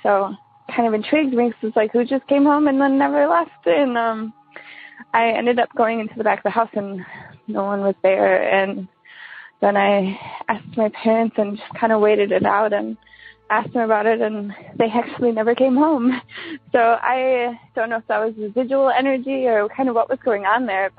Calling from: Wisconsin, United States; from Wisconsin. This is my first time calling in, so sorry, I'm a little nervous.

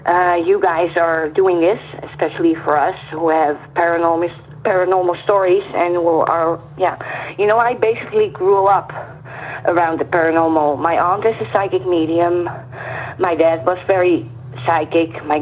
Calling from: Netherlands; Hi, I'm calling from the Netherlands.

